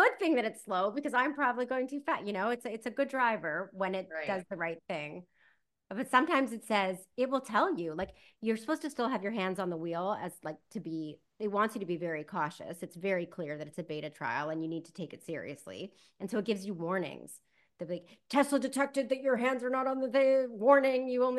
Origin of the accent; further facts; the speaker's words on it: Canada; I mean, we're Canadian. We obviously don't vote in the US